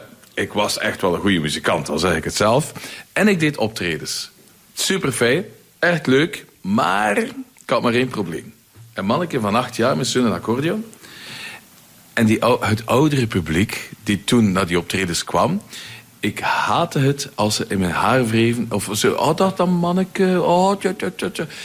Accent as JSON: {"language": "Dutch", "region": "Flanders", "country": "Belgium", "accent": "Flemish", "moved": "yes", "lives_now": "Mallorca, Spain", "said": "Natuurlijk, ik sprak enkel maar Vlaams. Ja. Ik kon geen taal. En ik kon geen Engels, ik kon geen Duits, ik kon niks. Maar goed, zwat. We gaan onze plan wat trekken. Zo ben ik dan terechtgekomen op Mallorca."}